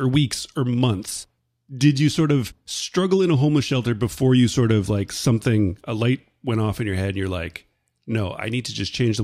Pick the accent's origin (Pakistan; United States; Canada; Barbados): Canada; I'm Canadian